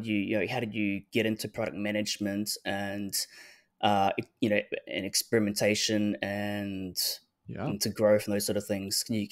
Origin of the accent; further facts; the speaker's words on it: New Zealand; now in Australia; typically I'm Kiwi posing as Aussie, but I think that my accent softens a little bit.